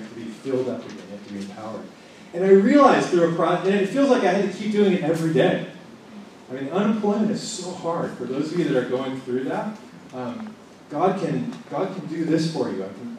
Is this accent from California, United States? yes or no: yes; Modesto, California, United States; I grew up in Modesto, so there aren't beautiful places to walk around like Berkeley.